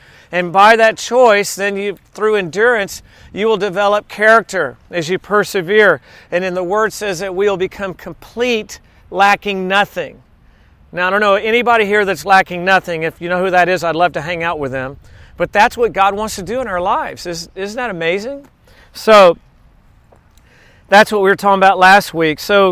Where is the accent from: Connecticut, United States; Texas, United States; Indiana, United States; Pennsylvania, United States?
Texas, United States; I was just noticing in my hometown in Texas yesterday, it was 87 degrees and it said feels like 102.